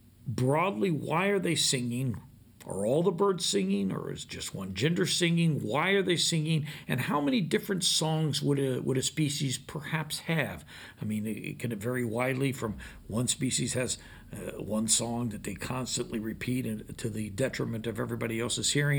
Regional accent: Arizona, United States; I grew up in Arizona, and I used to hear meadowlarks.

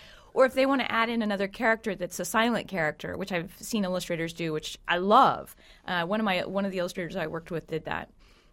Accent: Huntington, Indiana, United States; This was up in Huntington, Indiana, which is where I grew up in Indiana.

